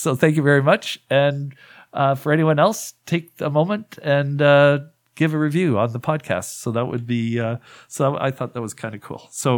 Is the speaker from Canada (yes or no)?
yes; Tri-Towns, Ontario, Canada; So I went, I'm actually from the Tri-Towns.